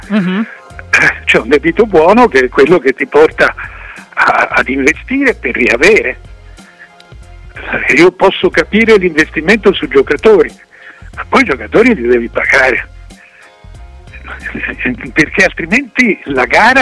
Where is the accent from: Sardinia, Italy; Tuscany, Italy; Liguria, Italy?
Tuscany, Italy; Florence; mi fa piacere da fiorentino